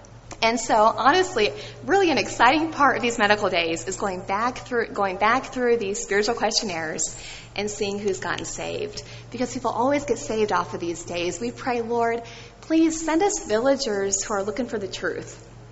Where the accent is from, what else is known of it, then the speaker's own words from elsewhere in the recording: Pensacola, Florida, United States; I'm from Pensacola, Florida